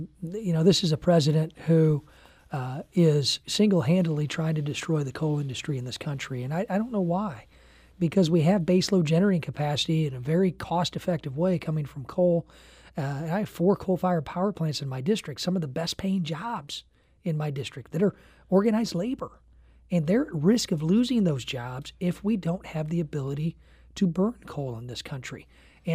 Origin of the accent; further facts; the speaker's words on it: Taylorville, Illinois, United States; My hometown of Taylorville, we saw higher water than I've ever experienced in my lifetime since I moved there at age 7.